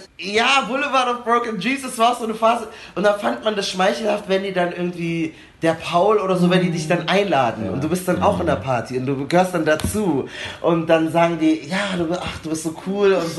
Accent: Munich, Bavaria, Germany; wir haben den Eisbach bei uns in München und dann sind die oft irgendwie nach der Schule da hingegangen

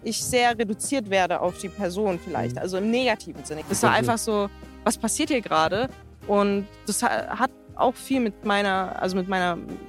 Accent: Frankfurt, Hesse, Germany; born there; now in Berlin, Germany; Geboren bin ich in Frankfurt

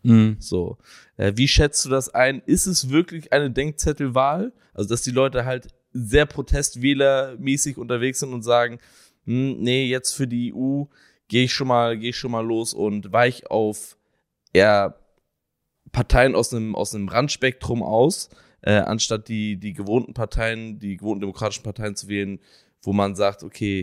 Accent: Schleswig-Holstein, Germany; aus meiner Heimat, aus Schleswig-Holstein

